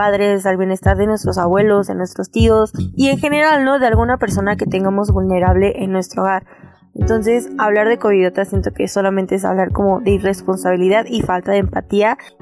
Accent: Mexico; como buen mexicano que siempre hacemos caso omiso de las indicaciones

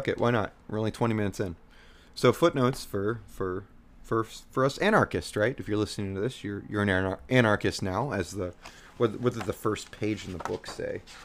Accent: Ohio, United States; I'm from Southwest Ohio, sorry.

